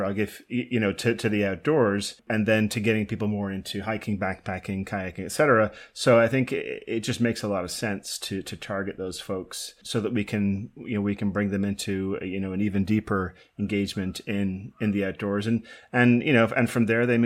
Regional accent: Ireland; moved away as an adult; I grew up in Ireland, actually, came over here when I was 18.

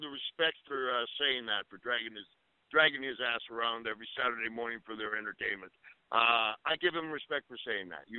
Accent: Saskatoon, Saskatchewan, Canada; born there; I was born in Saskatoon. They don't have no coconuts there.

